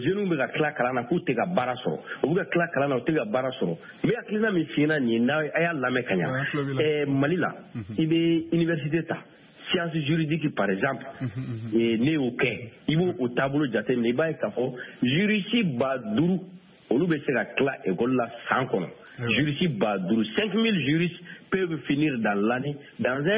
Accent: Senegal; pourquoi en tant que Sénégalais

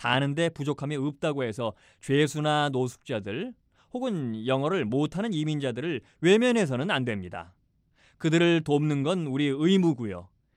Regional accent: United States; 제가 큰 부자는 아니지만 미국에서 태어나고 자라면서 좋은 것들을 충분히 누리면서 살았으니까

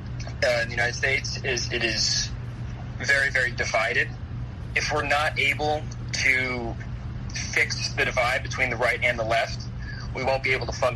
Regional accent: Rhode Island, United States; Urdu is a second language; میں road island سے ہوں. اوریجنلی

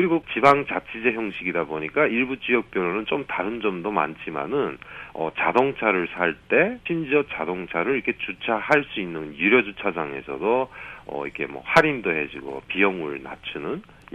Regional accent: North Korea; now in South Korea; 북한에서 온 저로서는

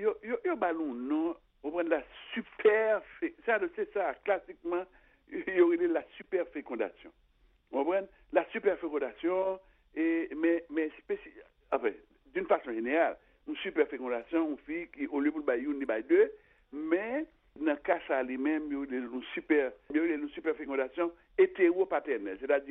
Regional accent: Haiti; c'est pas nous même seulement en tant qu'haïtien qui bah ça est arrivé.

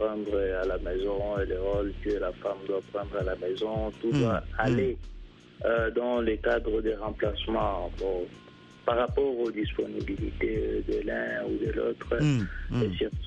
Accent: DR Congo; Plus précisément, je suis de la RDC.

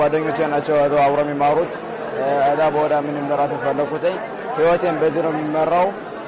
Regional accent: Gondar, Amhara, Ethiopia; now in Israel; ኢትዮጵያዊ ተወላጅ ነኝ። ያደኩት መተው ነው። 10 ዓመት ኖራለሁኝ። የተወለድኩበትና ያደኩበት ጎንደር ውስጥ ጋር ነው።

